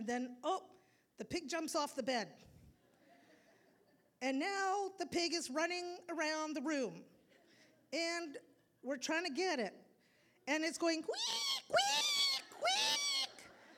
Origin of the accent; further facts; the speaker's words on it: Dauphin, Manitoba, Canada; I got my first job in my hometown of Dauphin, Manitoba, Canada.